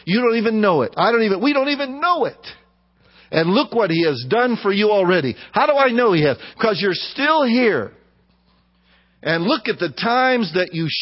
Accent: Arizona, United States; I come from Arizona and man, it's hot here in Thailand.

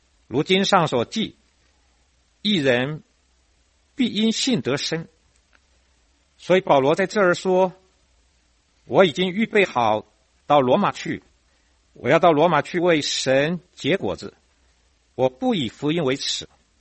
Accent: China; 这也是我们中国人所说的教学相长

